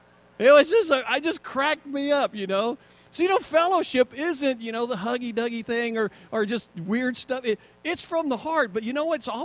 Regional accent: United States; Not just because I'm American, because, you know what, that's how I want to meet God.

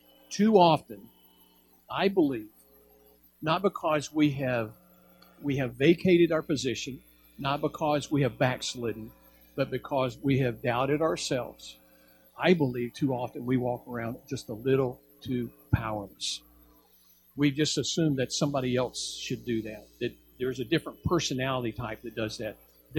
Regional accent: Alabama, United States; now in Tulsa, United States; You know, I grew up in Alabama, and we didn't have straight roads or anything.

